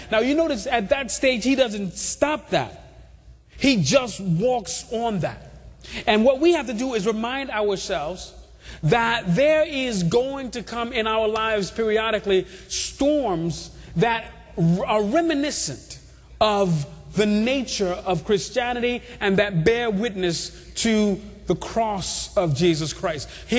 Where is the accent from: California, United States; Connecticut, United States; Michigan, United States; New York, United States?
New York, United States; Brooklyn; So I'm driving around I grew up in Brooklyn, right? You know what I mean? So growing up in Brooklyn, this is a long time ago, so you know.